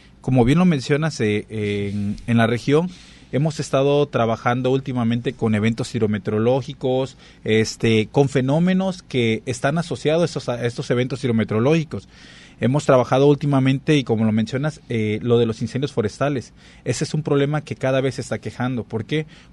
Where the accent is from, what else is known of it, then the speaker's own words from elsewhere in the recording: Acapulco, Guerrero, Mexico; yo, como lo sabes, Bart, soy de Acapulco